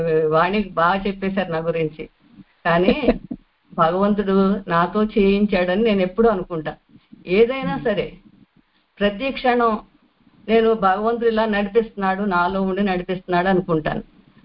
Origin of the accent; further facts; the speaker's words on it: Ardhavaram, Andhra Pradesh, India; మాది పల్లెటూరమ్మ, చిన్నప్పటి నుంచి ఆర్ధవరంలోనే పెరిగాం, ఆర్ధవరంలోనే చదువుకున్నాం.